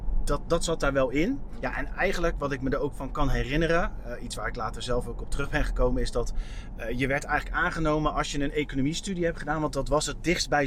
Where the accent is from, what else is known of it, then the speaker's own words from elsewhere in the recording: Vlaardingen, South Holland, Netherlands; Dus ik kom oorspronkelijk uit Vlaardingen, dus mijn cirkel is wat dat betreft niet zo groot.